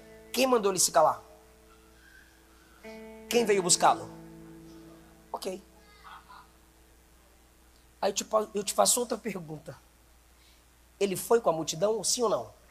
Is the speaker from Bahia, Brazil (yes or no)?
yes; Ilhéus, Bahia, Brazil; now in Samambaia, Brazil; Antes de morar aqui, Samambaia, Pessu, Penorte, eu vim da Bahia, eu sou de Ilhéus, periferia de Ilhéus, bairro Senhora da Vitória, lama, uma casa simples